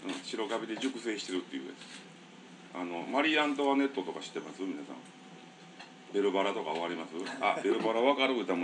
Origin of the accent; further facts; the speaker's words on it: Osaka, Japan; まあ、大阪から来てるあのここの